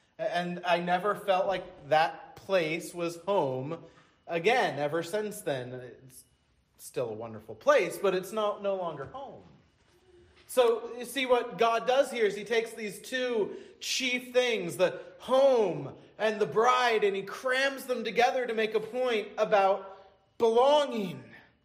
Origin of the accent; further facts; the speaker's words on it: Merrimack, New Hampshire, United States; Holly and I had just gotten an apartment one town over from my hometown. And prior to that, my entire life, home was Merrimack, New Hampshire